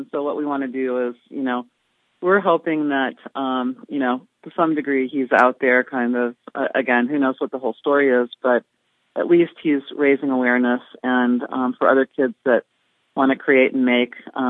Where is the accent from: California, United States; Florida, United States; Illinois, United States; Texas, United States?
California, United States; I'm from California and Bay Area